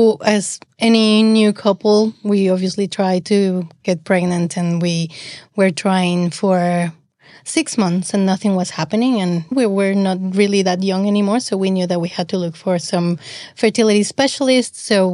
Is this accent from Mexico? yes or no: yes; Mexico City, Mexico; I'm from Mexico City.